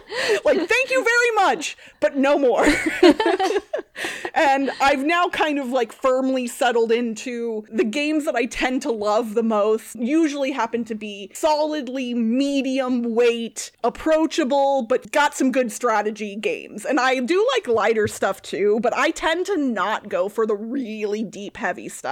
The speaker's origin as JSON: {"language": "English", "region": "Midwest", "country": "United States", "tie": "born or raised there", "lives_now": "Las Vegas, United States", "said": "I am 39 years old. I grew up in the Midwest, but I now live out in Vegas. So yeah, I had a traditional Midwestern upbringing"}